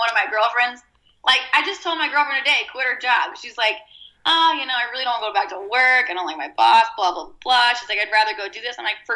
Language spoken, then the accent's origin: English; Corpus Christi, Texas, United States; now in Austin, United States; Well, I grew up in Corpus Christi, Texas, so I grew up surfing there.